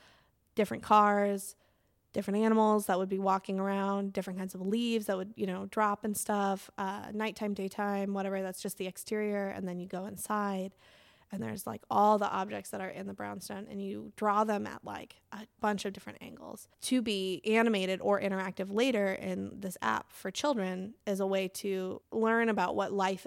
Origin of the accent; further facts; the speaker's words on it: Lincoln, United States; now in New York, United States; if you're making $30,000 a year in, like, my hometown of Lincoln, I think you're ballin'.